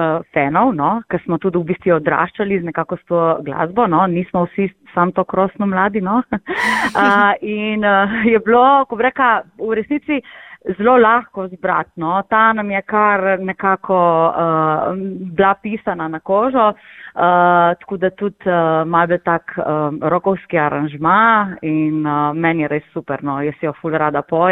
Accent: Ajdovščina, Gorizia, Slovenia; Jaz sem tudi Primorka, no, doma sem iz Ajdovščine

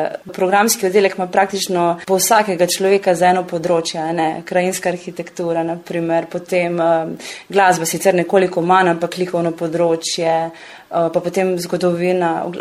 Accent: Idrija, Gorizia, Slovenia; To je seveda, zato ker sem iz Idrije.

